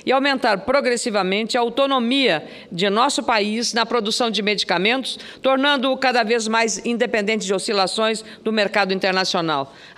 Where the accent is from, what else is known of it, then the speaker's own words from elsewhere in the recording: Lagoa Vermelha, Rio Grande do Sul, Brazil; assinada pelo ex-prefeito da minha terra, Lagoa Vermelha, Moacir Volpato